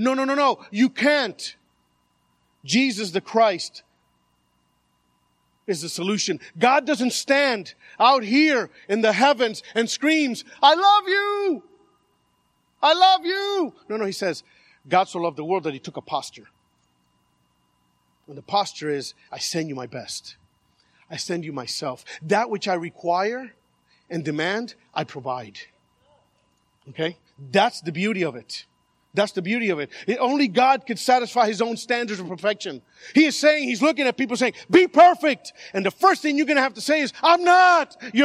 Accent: Miami, Florida, United States; also born or lived in Havana, Cuba; I was born in Havana, raised in Little Havana, went to Miami High.

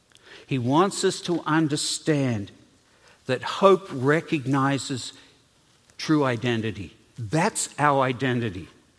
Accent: Australia; accent: Australian; moved away; I've been here 46 years, so my accent has changed a lot. But in the early days, I could rival Crocodile Dundee with my accent.

